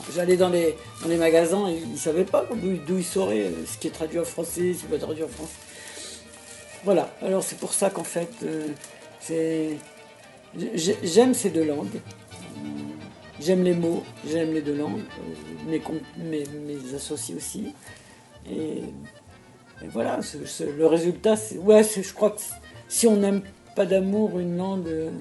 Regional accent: Tunisia; moved away as an adult; moi je suis né dans la culture française, je suis né en Tunisie, mais dans la culture française. J'étudie à l'école, j'ai le lycée en Tunisie, ensuite je fais la fac en France.

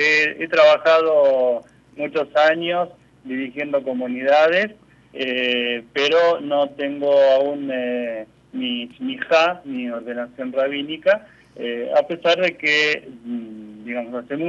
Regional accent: Argentina; accent: Argentine; also born or lived in Cuba; now in El Salvador; yo soy argentino y me delata mi acento, a pesar de que ya hace casi 7 años que estoy viviendo fuera de la Argentina. Primero estuve 3 años dirigiendo la comunidad de Cuba y posteriormente vine con mi familia a vivir aquí a El Salvador

